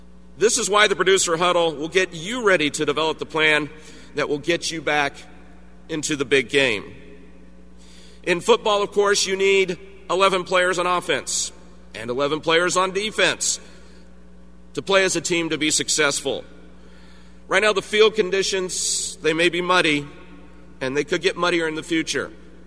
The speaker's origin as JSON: {"language": "English", "region": "Kansas", "country": "United States", "said": "my home state of Kansas"}